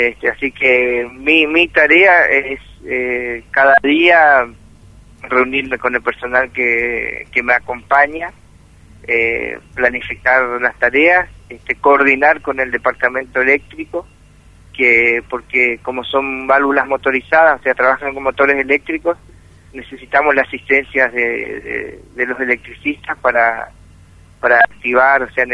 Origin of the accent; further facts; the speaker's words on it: Puerto Piray, Misiones, Argentina; Yo soy de Puerto Piraí, sí.